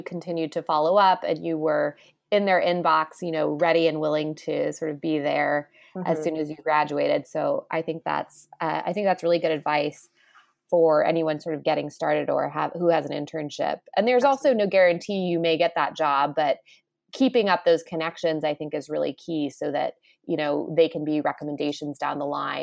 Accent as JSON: {"language": "English", "region": "Kansas", "country": "United States", "moved": "as an adult", "said": "I'm from Kansas originally, and finding a job from my, you know, mom's couch in Kansas. So I had to sort of move here"}